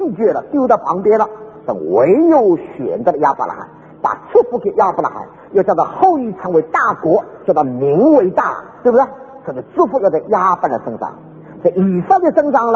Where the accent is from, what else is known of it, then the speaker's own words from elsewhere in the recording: China; 但是我想我们中国人是最少能够体会的